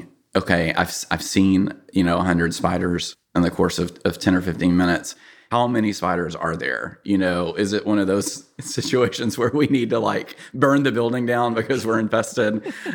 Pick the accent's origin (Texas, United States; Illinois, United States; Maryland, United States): Texas, United States; Actually... I grew up in East Texas, so yeah, this is my neighborhood.